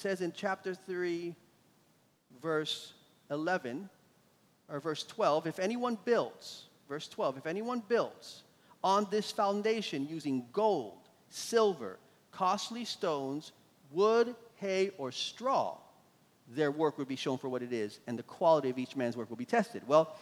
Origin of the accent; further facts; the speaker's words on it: Florida, United States; and I'm from Florida, so we all know what happens when hurricanes come.